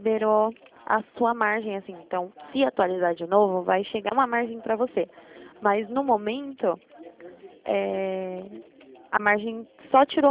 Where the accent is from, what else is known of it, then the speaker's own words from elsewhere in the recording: Itatiba, São Paulo, Brazil; A gente mora, eu moro aqui, eu sou de Itatiba, né? Interior de São Paulo.